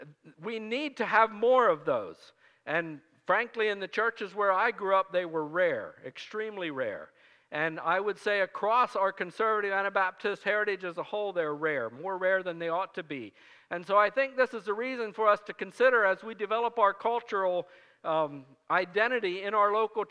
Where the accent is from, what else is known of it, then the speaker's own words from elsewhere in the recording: Guatemala; So I grew up in Guatemala